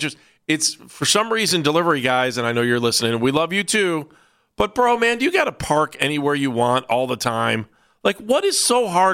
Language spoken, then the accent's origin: English; Cleveland Heights, Ohio, United States; At least that's the way it was growing up in Cleveland Heights.